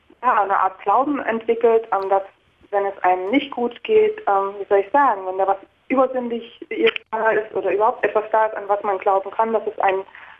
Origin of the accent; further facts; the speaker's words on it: East Germany, Germany; ich bin also nicht christlich erzogen worden, also ich bin im Osten groß geworden